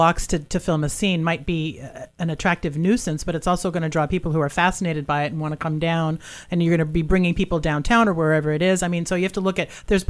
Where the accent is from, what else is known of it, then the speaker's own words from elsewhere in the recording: East Coast, United States; It's like I'm from the East Coast, but when I'm in Texas, man, I can slide right into that drawl.